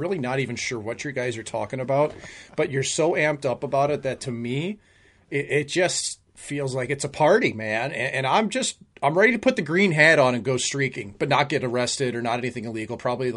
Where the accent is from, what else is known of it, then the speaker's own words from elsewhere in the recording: St. Louis, Missouri, United States; I absolutely love all dressed chips, and I can't find them in my hometown of St. Louis.